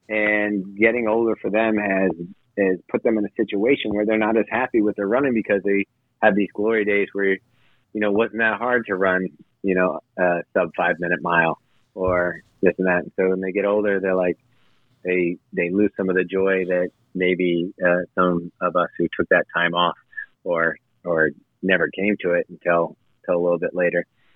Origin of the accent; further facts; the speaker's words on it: California, United States; So I fall into the second half, and I grew up in California.